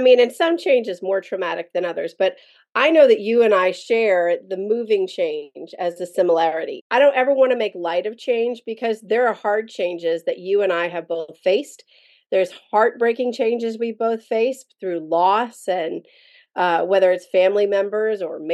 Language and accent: English; Maine, United States; also born or lived in Tennessee; Born and raised in Maine, moved to Tennessee, and then in Tennessee, moved around based on whatever the Lord was asking us to do. And then we moved back to Maine